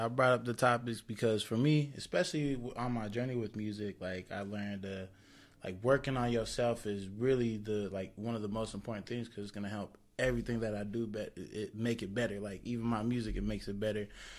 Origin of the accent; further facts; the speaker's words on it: Las Vegas, Nevada, United States; also born or lived in California; I mean, I was born in Cali, but I've been here since I was 2.